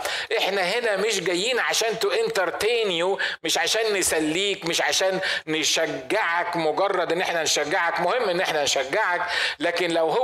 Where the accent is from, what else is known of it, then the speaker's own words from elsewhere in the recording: Upper Egypt, Egypt; احنا عندنا في الصعيد لما بيجوزوا واحده من البنات يعملوا زفه كبيره